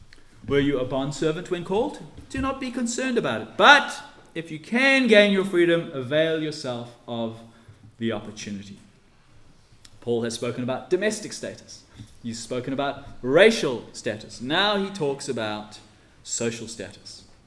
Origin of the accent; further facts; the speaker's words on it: Scotland, United Kingdom; born there; I mean, I was born in Scotland.